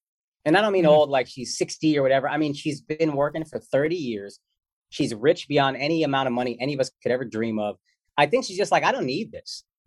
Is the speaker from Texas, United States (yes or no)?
yes; Texas, United States; And I realized, again, I grew up in Texas. I thought everybody loved sports.